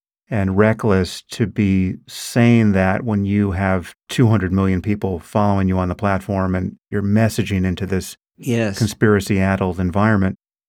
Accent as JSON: {"language": "English", "country": "United States", "said": "Forgive my naivete as an American."}